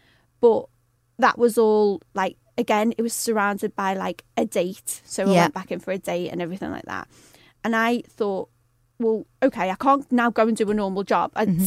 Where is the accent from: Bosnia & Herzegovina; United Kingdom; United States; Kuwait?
United Kingdom; Liverpool, North West England; My mum's old school. We grew up in the Dingle. Everyone knows everyone.